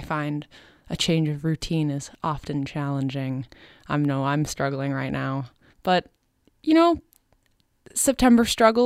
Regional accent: British Columbia, Canada; now in Montreal, Canada; Summer, this is my first summer in Montreal. Usually I spend it on the West Coast. I'm from there. I'm from Vancouver Island.

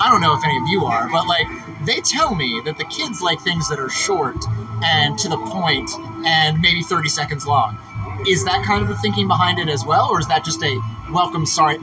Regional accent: Montreal, Quebec, Canada; I'm down, obviously, for South by Southwest. I'm from Montreal.

